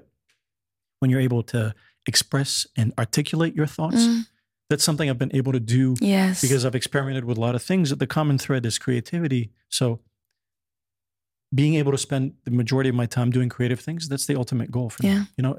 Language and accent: English; France; also born or lived in United States; I grew up in France. I lived in the States. So Paris is home for me.